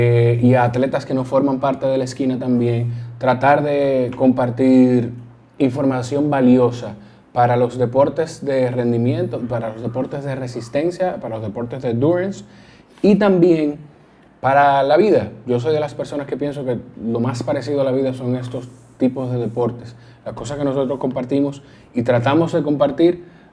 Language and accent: Spanish; Lima, Peru; Eso fue en Lima, estuvieron en mi tierra.